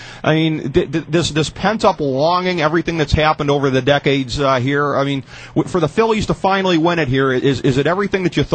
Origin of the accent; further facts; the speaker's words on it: Cleveland, Ohio, United States; especially growing up in Cleveland.